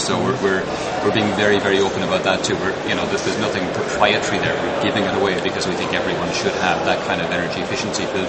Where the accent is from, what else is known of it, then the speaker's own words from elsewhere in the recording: Cork, Munster, Ireland; I come from Cork in Ireland.